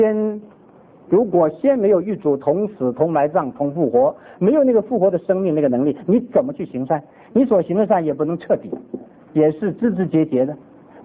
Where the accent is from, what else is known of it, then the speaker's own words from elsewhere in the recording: China; 我们中国人最善于讲人道，你要讲修养之道，中国是第一流的。